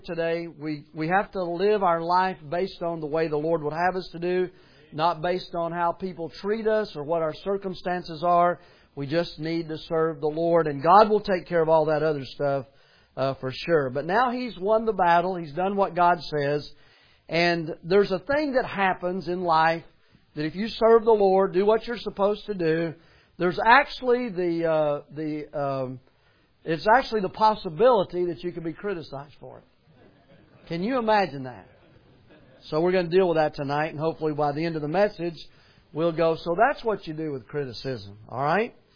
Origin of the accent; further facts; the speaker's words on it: the South, United States; Now, just so you'll know, I'm from the South, and I do not have an accent.